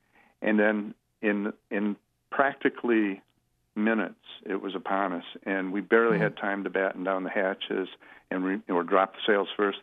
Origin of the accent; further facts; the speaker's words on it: Michigan, United States; Well, you know, I grew up on Lake Michigan, near the Sleeping Bear Dunes. That's where my mother's family is from several generations, and my father's for two generations before me.